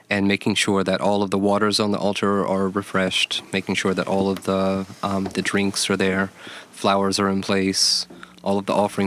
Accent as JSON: {"language": "English", "region": "Mississippi", "country": "United States", "tie": "born or raised there", "said": "I am 38 years old. I was born and raised in Mississippi."}